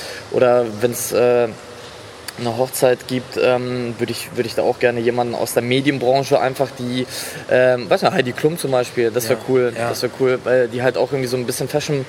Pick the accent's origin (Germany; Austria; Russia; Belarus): Belarus; habe einen ausländischen Background. Ich komme aus Weißrussland ursprünglich